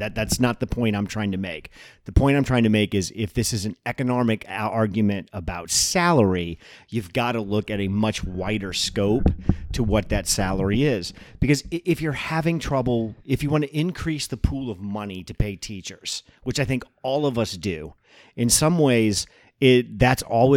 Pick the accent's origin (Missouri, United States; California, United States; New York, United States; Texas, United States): Missouri, United States; I'm from Missouri.